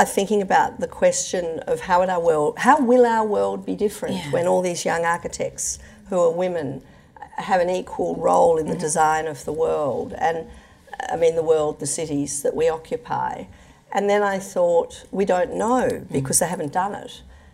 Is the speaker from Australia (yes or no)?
yes; Adelaide, South Australia, Australia; growing up in Adelaide and graduating as I did from this university in 1976